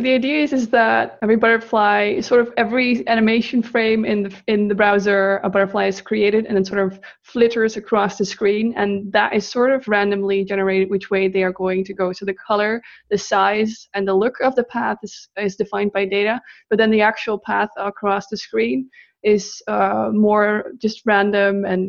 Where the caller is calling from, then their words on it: North Holland, Netherlands; I'm calling in from a really tiny town outside of Amsterdam in the Netherlands.